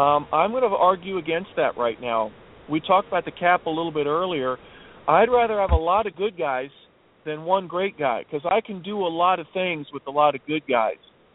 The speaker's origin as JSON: {"language": "English", "town": "Los Angeles", "region": "California", "country": "United States", "said": "I'm a former USC fan. I'm from Los Angeles."}